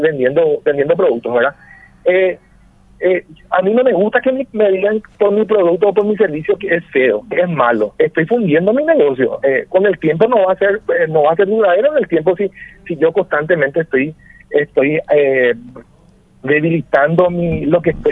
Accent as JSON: {"language": "Spanish", "town": "Guarambaré", "region": "Central", "country": "Paraguay", "said": "Yo que soy de Guarambaré"}